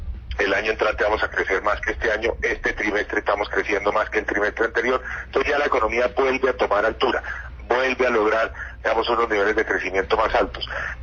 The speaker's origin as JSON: {"language": "Spanish", "country": "Colombia", "said": "como colombiano"}